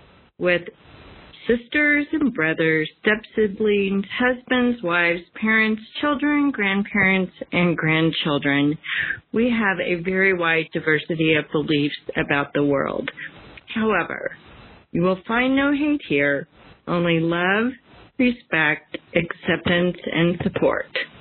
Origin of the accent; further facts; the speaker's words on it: Manhattan, Kansas, United States; from Manhattan, Kansas.